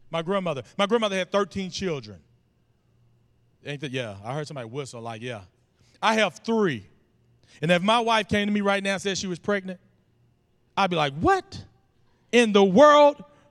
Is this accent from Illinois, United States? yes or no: no; Guthrie, Oklahoma, United States; because we grew up in a small town, I grew up in Guthrie